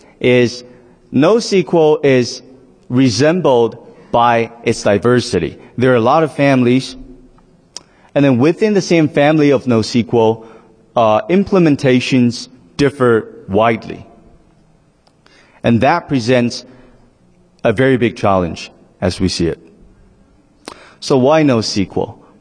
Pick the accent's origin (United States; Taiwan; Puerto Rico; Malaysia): Taiwan; are based out of Taipei, and we're all from Taiwan.